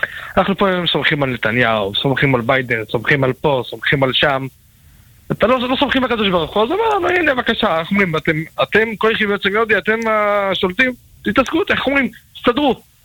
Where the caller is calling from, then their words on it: Rosh HaAyin, Central District, Israel; אני מראש העין.